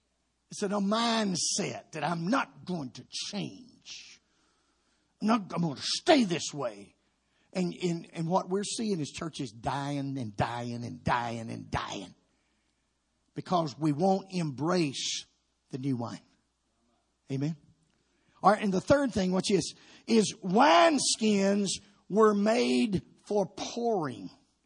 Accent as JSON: {"language": "English", "region": "Georgia", "country": "United States", "tie": "born or raised there", "said": "See, I'm a third generation Pentecostal. I grew up in Georgia"}